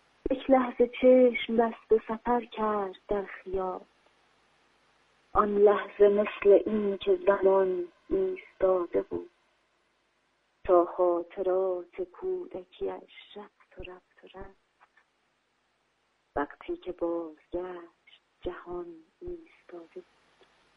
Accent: Iran; born there; من متولد ایران هستم، اما خب در منزل قاعدتا با اون لحجه خودمون صحبت میکنیم. من اینکه خب احساس میکنم با دو تا لهجه دارم زندگی میکنم

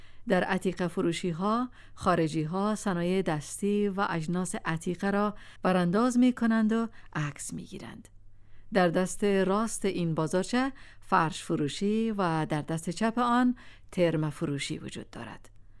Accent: Afghanistan; وقتی فهمید که از افغانستان آمدم،

